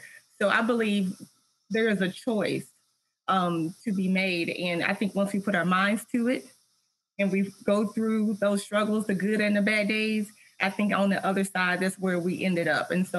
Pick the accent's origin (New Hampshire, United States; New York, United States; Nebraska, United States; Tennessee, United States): Tennessee, United States; And so I looked into it, and I'm from Tennessee, and the University of Tennessee had a summer program.